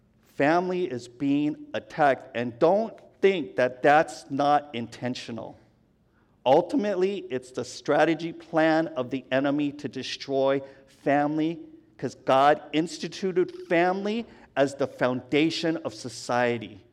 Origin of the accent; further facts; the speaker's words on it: Sacramento, California, United States; I'm from Sacramento. I have no affinity to Sacramento, right?